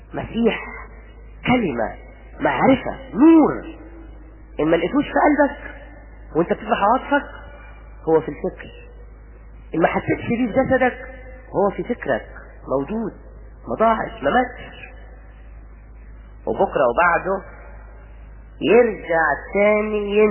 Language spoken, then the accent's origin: Arabic; Egypt; مش عشان إحنا مصريين